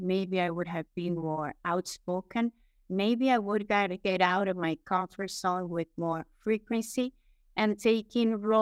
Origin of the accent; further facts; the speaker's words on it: Venezuela; now in Mexico; I'm based in Mexico. I'm from Venezuela